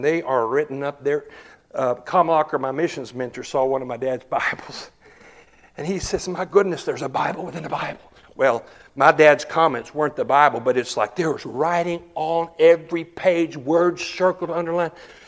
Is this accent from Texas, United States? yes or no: yes; Texas, United States; I grew up in West Texas, and West Texas is not a lot different than rural Central Virginia.